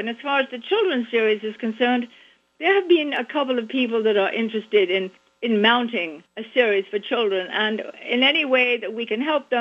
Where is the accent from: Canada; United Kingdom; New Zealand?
United Kingdom; London; And I was born and raised in London.